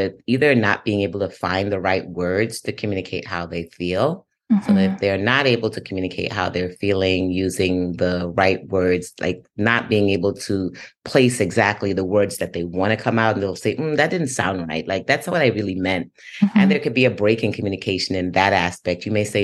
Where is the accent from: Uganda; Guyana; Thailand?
Guyana; Being that I was raised in Guyana, which is in South America, I didn't really know much about these other therapeutic spaces.